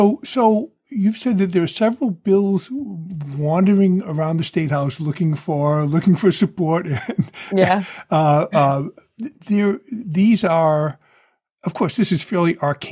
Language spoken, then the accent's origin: English; New Bedford, Massachusetts, United States; I mean, I grew up in New Bedford, where there's lots of mills.